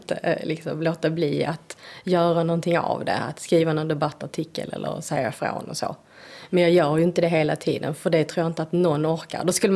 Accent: Skåne, Sweden; now in Stockholm, Sweden; Ja, men Skåne är rötter och känner mig hemma. Även om hemma i Stockholm nu. Jag har ju liksom stora delar av mitt vuxna liv uppe i Stockholm. Så är det ju ändå här. Jag har liksom mina gamla barndomsvänner och jag har min familj här.

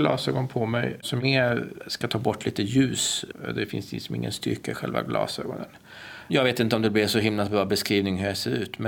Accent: Sweden; jag är ju född och uppvuxen i Sverige, och sen så har jag det här konstiga namnet.

